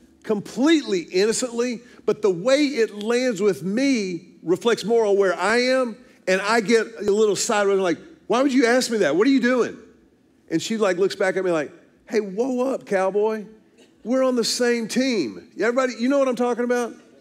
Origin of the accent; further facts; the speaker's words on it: Houston, Texas, United States; my pastor growing up in Houston, Dr. Ed Young